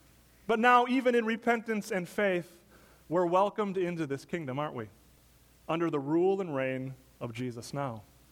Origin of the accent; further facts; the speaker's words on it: Wisconsin, United States; In my hometown up in Wisconsin a few months ago